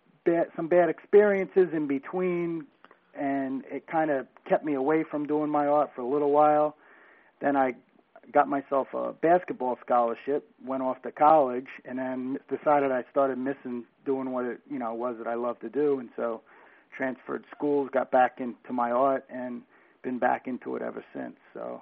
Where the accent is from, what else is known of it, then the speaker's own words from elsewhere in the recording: Baltimore, Maryland, United States; born there; also born or lived in North Jersey / New York; Well, I was born in Baltimore, and I spent a lot of my time in the Baltimore metropolitan area and then also in North Jersey and New York.